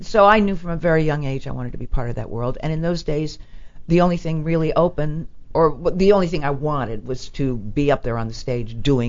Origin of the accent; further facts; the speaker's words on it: New Rochelle, New York, United States; But I grew up in New Rochelle, New York. And so my parents started taking me to Broadway shows when I was a little kid.